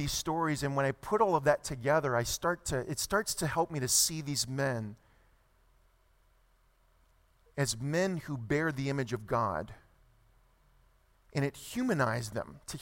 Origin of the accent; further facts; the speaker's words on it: Louisiana, United States; moved away as an adult; Most of you know I came from Louisiana before I moved out here.